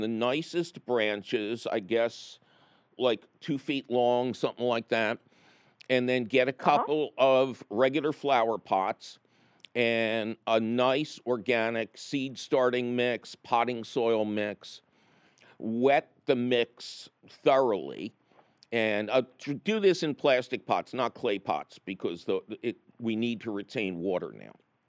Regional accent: Philadelphia, Pennsylvania, United States; the Phillies were my hometown team, and it probably happened when I was darn young

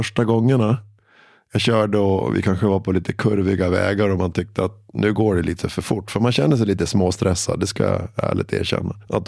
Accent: Sweden; Ja, det är bara en ovana för som svensk att komma ner.

